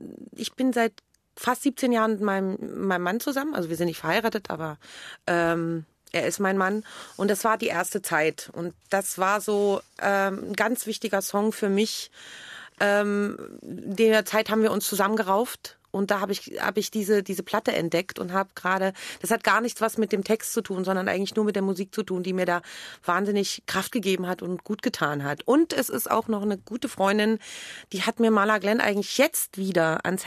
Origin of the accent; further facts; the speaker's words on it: East Germany, Germany; Ich komme aus der DDR und bin in einem Staat gewesen, mit dem ich nicht viel anfangen kann.